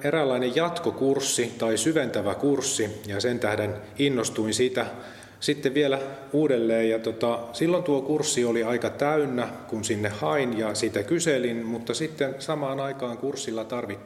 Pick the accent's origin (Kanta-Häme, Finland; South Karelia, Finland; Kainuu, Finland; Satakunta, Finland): Kanta-Häme, Finland; Hämeenlinna; täältä Hämeenlinnasta. Täältä olen kotoisin. Olen kyllä syntynyt toisella paikkakunnalla, mutta ihan muutaman kuukauden iästä lähtien asunut täällä.